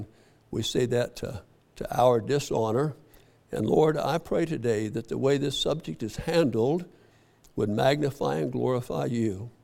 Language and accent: English; Colorado, United States; And I was raised in Colorado, and I remember the first time we had a television.